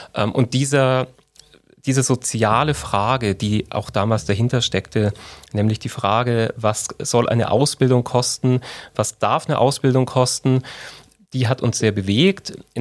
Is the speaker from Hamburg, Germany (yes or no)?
no; Bavaria, Germany; meine Kindheit im Unterallgäu